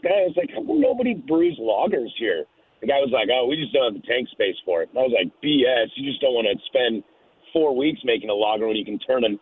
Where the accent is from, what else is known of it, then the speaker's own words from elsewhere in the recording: Portland, Oregon, United States; I said, I'm from Portland, Oregon, and if you couldn't sell a Scotch ale if your life depended on it.